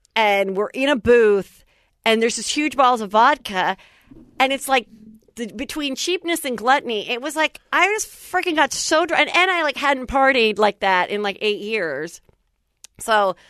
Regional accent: Woodland Hills, California, United States; Woodland Hills

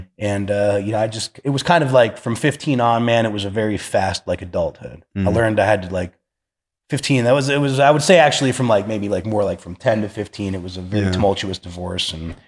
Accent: Arizona, United States; also born or lived in Texas; I was born in Texas, but I moved here when I was like 2 years old. Okay. So Arizona's kind of all I know.

